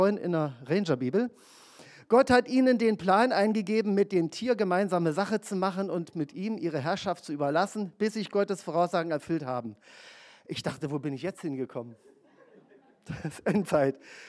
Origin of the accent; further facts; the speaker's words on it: East Germany, Germany; als Ostdeutscher kenne ich ja noch diesen Ausspruch von Egon Olsen.